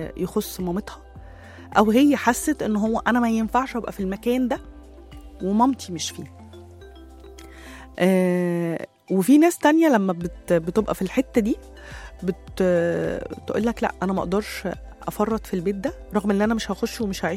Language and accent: Arabic; Egypt; احنا مصريين بنروح لحته المشاعر والدفء والكلام ده قوي.